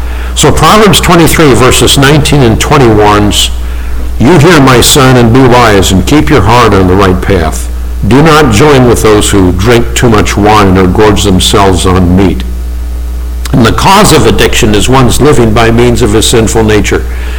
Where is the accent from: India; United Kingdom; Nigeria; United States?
Nigeria; the type of vipers we had when I was growing up in Nigeria, West Africa